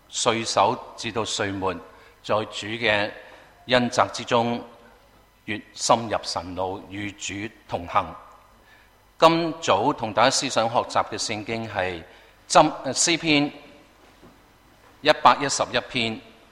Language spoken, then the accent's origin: Chinese; Guangdong, China; 或者我们广东人叫拜年